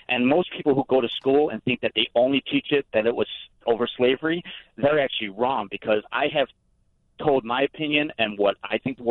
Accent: Tennessee, United States; It's a window screen on the entire back of the truck because I'm from Tennessee.

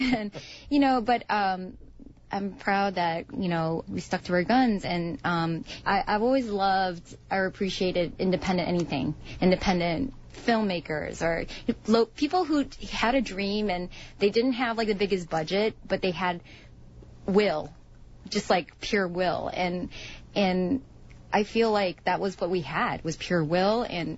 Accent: Downers Grove, Illinois, United States; It's my family. It's my home base. I grew up in Downers Grove.

